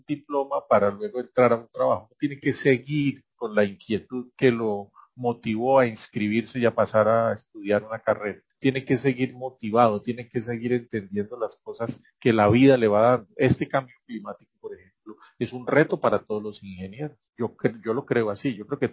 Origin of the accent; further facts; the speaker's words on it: Villavicencio, Meta, Colombia; now in Spain; yo soy de Villavicencio. Villavicencio, cuando yo vivía allí, nací allí, era un pueblito. Hoy en día ya es una ciudad de 500 mil habitantes, pero sigue siendo un pueblo. Mi familia vivía allí todavía. Yo llegué a Medellín